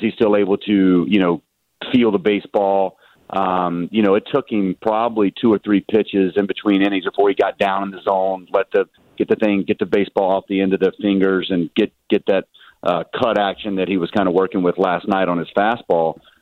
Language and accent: English; the South, United States; My dad, we're from the South. I don't think we wear too many robes down there